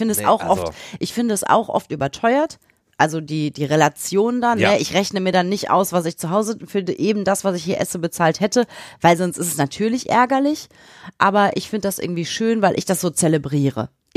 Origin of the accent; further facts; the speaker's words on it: Bottrop, North Rhine-Westphalia, Germany; in Bottrop, meine Heimatstadt, wo ich herkomme